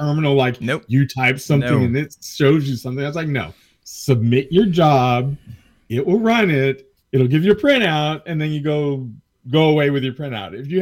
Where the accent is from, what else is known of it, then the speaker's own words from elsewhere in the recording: Placentia, California, United States; I didn't grow up in the South. I didn't grow up in the Midwest. Mm-hmm. I grew up in Placentia, California, where we're surrounded by migrant workers.